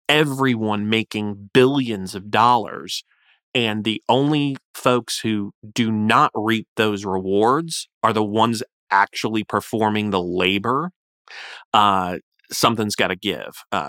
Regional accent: Florida, United States; Subsequent to California, Florida, my home state, had a piece of legislation introduced by a Republican and a Democrat together

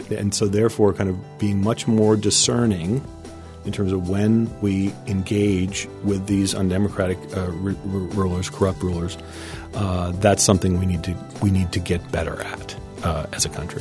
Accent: United States; As an American, I find it just sort of – it's sort of gratifying.

